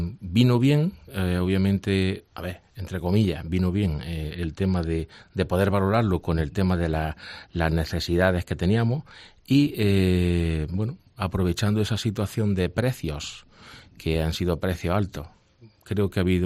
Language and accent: Spanish; Úbeda, Andalusia, Spain; hace unos 10 años, que fue cuando nos trasladamos a Úbeda, porque yo soy de Úbeda